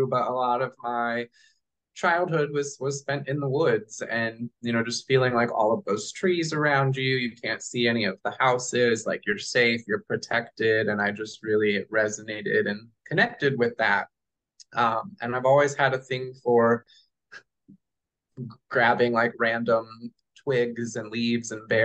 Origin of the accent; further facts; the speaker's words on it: Indiana, United States; So, I grew up in Indiana, which, you know, similar climate, I guess, to like Northwestern Europe.